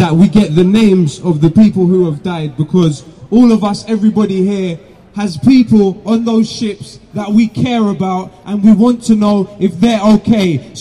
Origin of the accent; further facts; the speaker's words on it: United Kingdom; When we as British citizens were not there this morning physically, but we were there through our taxes.